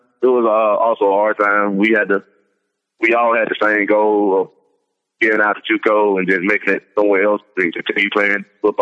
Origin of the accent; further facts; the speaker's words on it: Mississippi, United States; Well, growing up in Mississippi, we really had nothing to do but play football or basketball, so I started around the age of 6, I think.